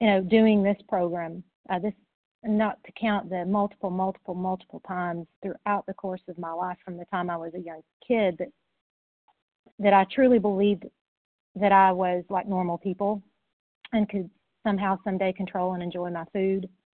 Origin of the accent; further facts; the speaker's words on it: Tennessee, United States; Initials got a little mumbled. That's okay. And I'm from East Tennessee.